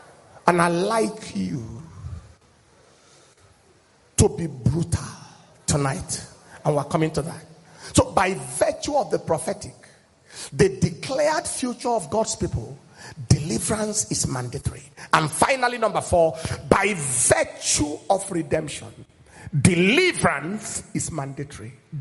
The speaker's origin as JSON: {"language": "English", "region": "Benue", "country": "Nigeria", "said": "I'm from Benue State too."}